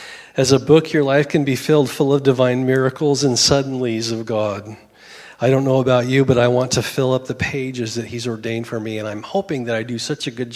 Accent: Oregon, United States; I'm from the Oregon coast, born and raised there. It's about as rednecky as you can imagine.

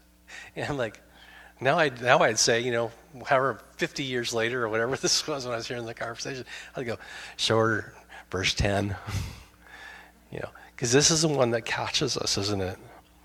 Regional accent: Astoria, United States; back when I was growing up in Astoria, which had a ton of alcoholics

